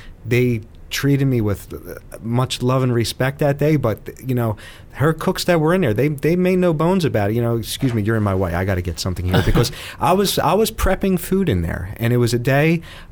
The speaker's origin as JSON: {"language": "English", "town": "Philadelphia", "region": "Pennsylvania", "country": "United States", "tie": "born or raised there", "said": "being that I grew up in South Philly, it was an area that I felt very comfortable"}